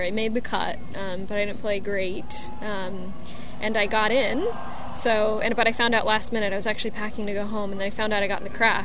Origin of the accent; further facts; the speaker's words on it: California, United States; Yeah, I grew up here. My family's actually been here for six generations.